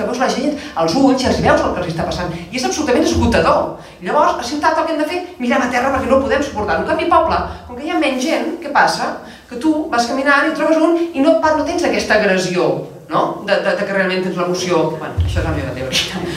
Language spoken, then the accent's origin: Catalan; Barcelona, Catalonia, Spain; moved away; jo soc una persona de ciutat que he anat a viure al bosc. I fa 15 anys que vaig marxar de Barcelona, o 15 o 17, no sé, molts anys, no?